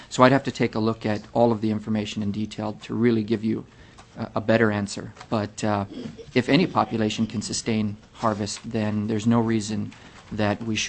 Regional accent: Fort Yukon, Alaska, United States; from Fort Yukon, Alaska.

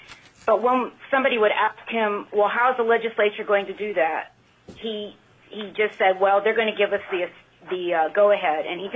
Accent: Talkeetna, Alaska, United States; and I am from the Talkeetna Trapper Creek area.

